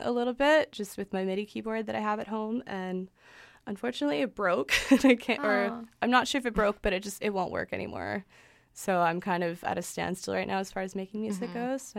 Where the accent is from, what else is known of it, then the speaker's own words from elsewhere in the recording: British Columbia, Canada; now in Vancouver, Canada; I'm from the Kootenays, though.